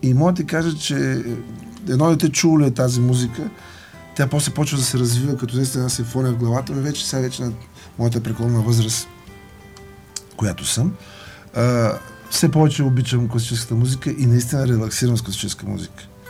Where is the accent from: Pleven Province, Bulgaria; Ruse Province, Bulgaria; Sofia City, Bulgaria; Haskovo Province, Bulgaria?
Ruse Province, Bulgaria; Ruse; аз от малък съм откърмен, извинявайте, с класическата музика, все пак аз съм русенец